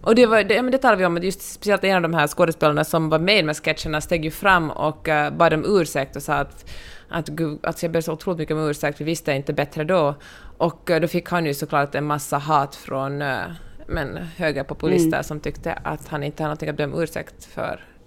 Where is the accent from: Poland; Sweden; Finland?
Finland; min egen identitet liksom finns kopplad med att jag är finländare eller finlandssvensk.